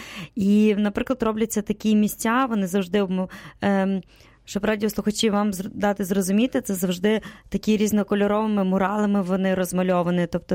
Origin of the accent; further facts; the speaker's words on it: Zhytomyr Oblast, Ukraine; в моїй рідній області, в Житомирській області, в Малині